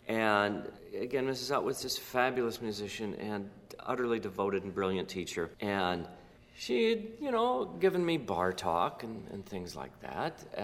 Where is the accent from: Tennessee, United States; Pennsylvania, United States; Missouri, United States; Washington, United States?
Washington, United States; Spokane; I grew up in Spokane, Washington.